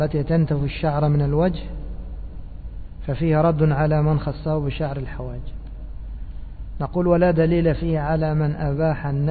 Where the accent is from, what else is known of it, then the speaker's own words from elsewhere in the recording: Egypt; هذه مشهورة عندنا في مصر